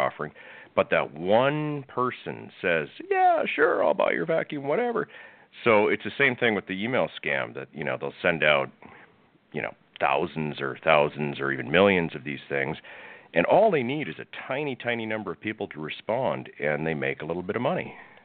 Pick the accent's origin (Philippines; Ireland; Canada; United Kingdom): Canada; also born or lived in New Haven, United States; I'm Canadian. I live in Toronto, although my family is actually American. I was born in Connecticut, New Haven. I live in Toronto now